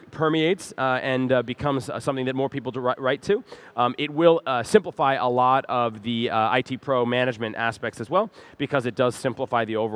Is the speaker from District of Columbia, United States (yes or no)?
no; New Jersey, United States; I'm from Jersey, so enjoy everyone.